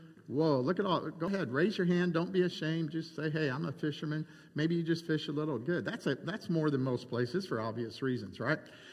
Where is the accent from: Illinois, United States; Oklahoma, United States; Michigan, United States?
Michigan, United States; I'm from Southwest Michigan. We're real close to Lake Michigan and a huge body of water there and a lot of salmon.